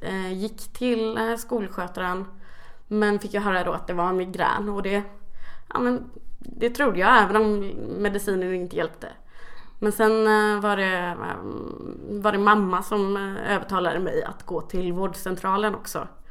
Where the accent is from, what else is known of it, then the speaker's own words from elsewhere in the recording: Kalmar, Kalmar County, Sweden; jag kommer från Kalmar. Familj, två föräldrar, två syskon, jättebra relationer.